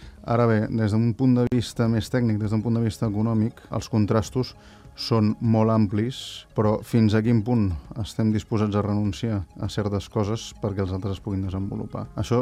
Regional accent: Barcelona, Catalonia, Spain; tinc 31 anys, soc de Barcelona, treballo a la Fundació G3T, que tenim seu a Barcelona

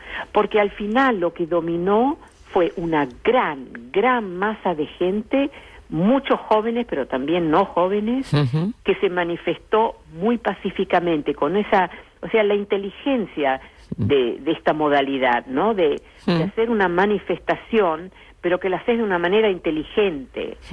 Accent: Netherlands; Por ejemplo, yo soy holandesa, ¿no?

